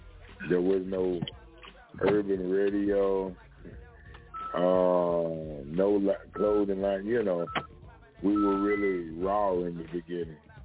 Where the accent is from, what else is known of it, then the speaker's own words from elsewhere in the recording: Kentucky, United States; I'm from Kentucky. Rural America. Country.